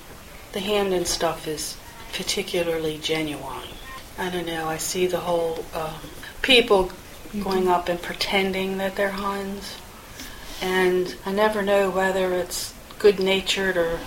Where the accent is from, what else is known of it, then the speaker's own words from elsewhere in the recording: Baltimore, Maryland, United States; I was very sad to leave the neighborhood. I mean, there are so few people who were born and raised in South Baltimore who still live there.